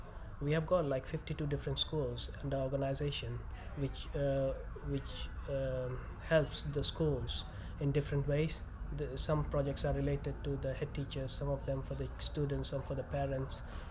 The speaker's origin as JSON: {"language": "English", "country": "India", "tie": "born or raised there", "second_language": "English", "moved": "as an adult", "lives_now": "England", "said": "I was born in India, basically. And I've been there, I did my study and everything there. And then after that, I worked there for quite a few years. After that, I came to England to do my master's."}